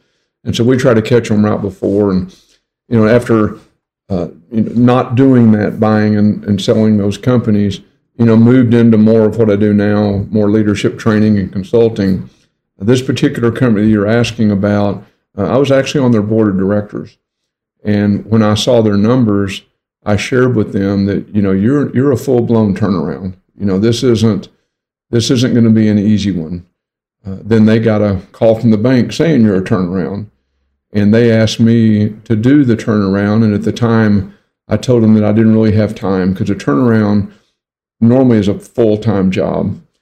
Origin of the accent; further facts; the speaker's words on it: Texas, United States; So we have our own language down here. I tell people English is my second language. You know, Texan is my first.